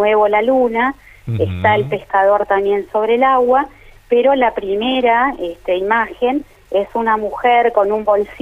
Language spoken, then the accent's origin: Spanish; Entre Ríos, Argentina; born or raised there; also born or lived in Rosario